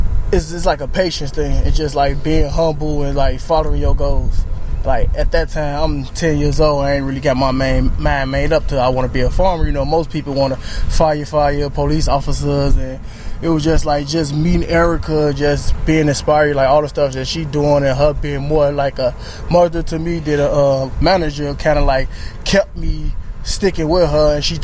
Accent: Chicago, Illinois, United States; I grew up in Cabrini Green Food Desert neighborhood, and they was installing a community garden in my neighborhood.

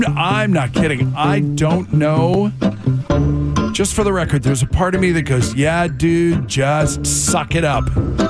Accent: California, United States; I grew up in SoCal. I'm a multi-generation Dodger fan, like huge.

